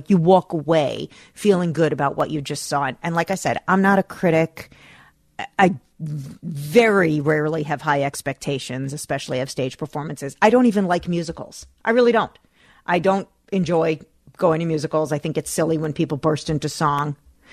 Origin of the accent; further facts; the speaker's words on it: New Jersey, United States; You know, I wasn't a huge … fan growing up in New Jersey.